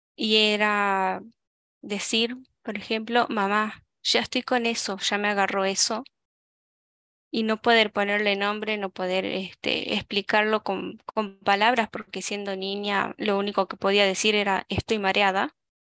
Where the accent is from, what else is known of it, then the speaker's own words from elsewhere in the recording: Argentina; soy de Argentina, tengo 28 años